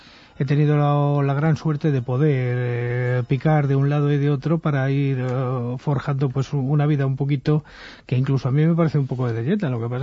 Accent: El Escorial, Community of Madrid, Spain; yo soy oriundo del Escorial, soy escorialense. Entonces me he criado en el mismo monasterio

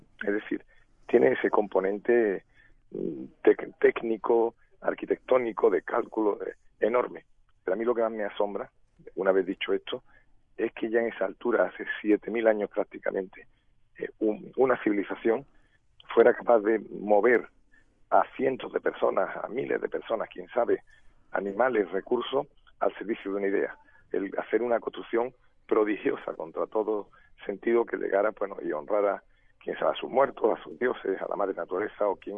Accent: Spain; Pues no somos conscientes los españoles de qué estamos hablando.

